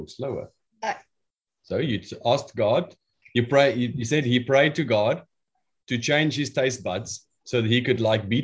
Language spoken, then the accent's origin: English; South Africa; now in Australia; We don't know these animals because we're from South Africa.